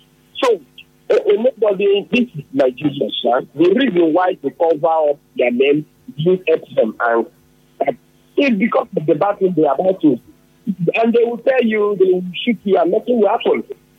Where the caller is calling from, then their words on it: Port Harcourt, Rivers, Nigeria; I'm calling from Port Harcourt.